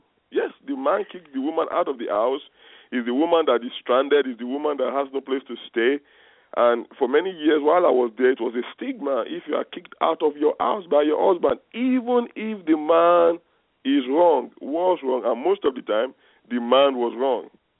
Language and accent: English; Nigeria; moved away as an adult; now in United States; Well, I'm originally from Nigeria. I've been in the United States now for about 17 years, going about 18 years now. But while I was in Nigeria, I was a pastor.